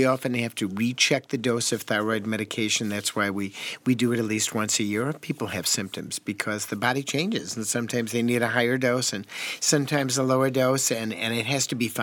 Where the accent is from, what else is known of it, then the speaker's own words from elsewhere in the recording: Wisconsin, United States; But he was from Calgary. I was from Wisconsin. We experienced that cold differently.